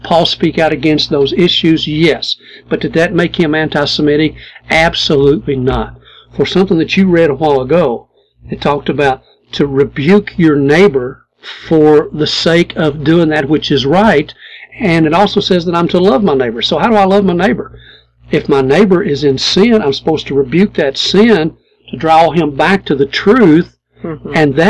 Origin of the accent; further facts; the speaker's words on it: Kentucky, United States; also born or lived in Indiana; I'm a Kentuckian at heart. Now, I was born in Indiana. Don't tell anybody that. So I guess I was born a Hoosier, but immediately I was translated. I was translated back into God's country.